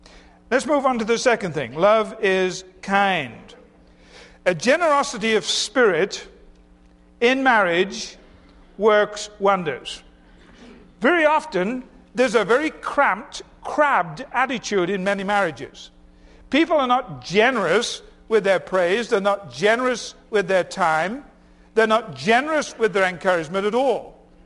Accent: United Kingdom; And I simply returned to my work, being very British

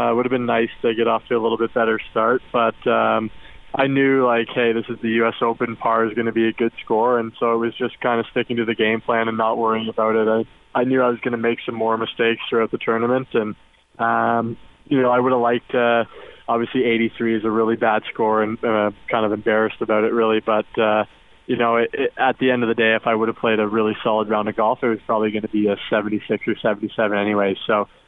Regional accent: Canada; as a kid growing up in Canada

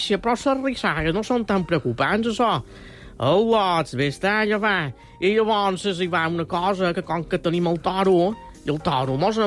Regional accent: Ferreries, Balearic Islands, Spain; tu ja saps que jo som de Ferreries. Jo no som ni de Mont ni de Ciutadella.

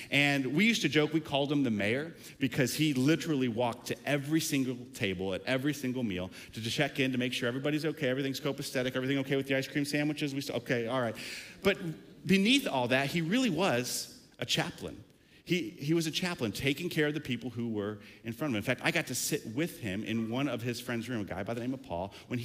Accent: South Carolina, United States; Growing up in the South, when I grew up in South Carolina, when I would say something stupid as a middle school kid in class

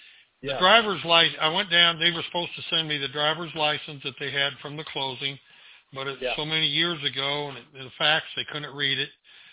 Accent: Kansas, United States; I grew up in Kansas when I was a kid. And we had to scoop snow by hand.

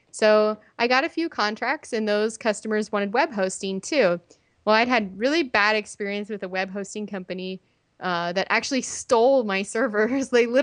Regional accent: Indiana, United States; Sure. Well, I'm from a small town in Indiana, and my parents aren't very technical at all.

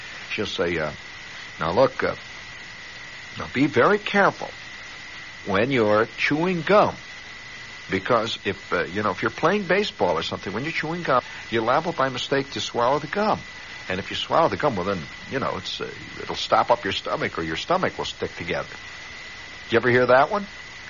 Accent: Indiana, United States; For example, there was a belief in Indiana. Now I came from Indiana.

